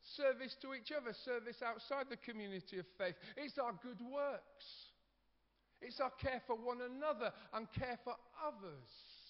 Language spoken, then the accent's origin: English; United Kingdom; I know we're British, we find this difficult